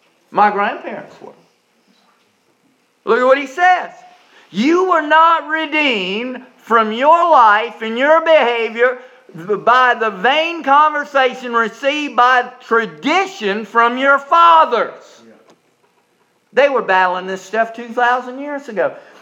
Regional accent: South Carolina, United States; I got many folks know that I'm from South Carolina.

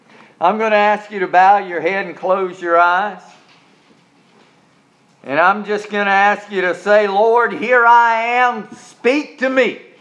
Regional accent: Charleston, United States; Truth might mean I've got to leave my hometown of Charleston and move to Brevard.

